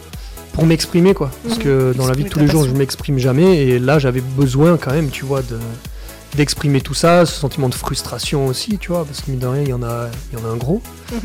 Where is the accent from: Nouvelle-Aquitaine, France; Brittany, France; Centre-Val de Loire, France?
Nouvelle-Aquitaine, France; Et j'ai 33 ans, je viens du Pays Basque, de Askin exactement. Donc, ouais, on est de la région, on n'est pas très loin